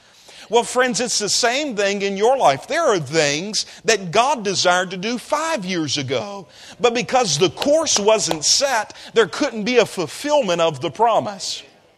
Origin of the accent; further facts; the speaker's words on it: Mississippi, United States; I'm from Mississippi.